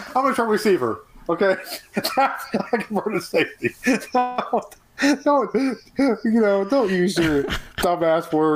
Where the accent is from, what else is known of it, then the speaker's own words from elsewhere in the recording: Rochester, New York, United States; I know I'm from Rochester, an hour away